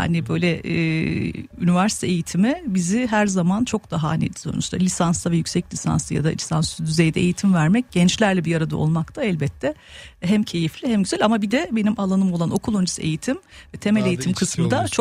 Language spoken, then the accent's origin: Turkish; Gölcük, Kocaeli, Turkey; kendi memleketim, onu da söyleyeyim, gururla söylüyorum, sonuçta Gölcüklüyüm, doğma büyüme